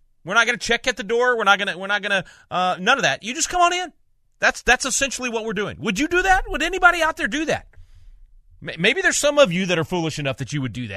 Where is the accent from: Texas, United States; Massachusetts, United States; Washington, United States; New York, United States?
Texas, United States; this mass murder event in Allen, Texas, in my home state, that happened just a couple of days ago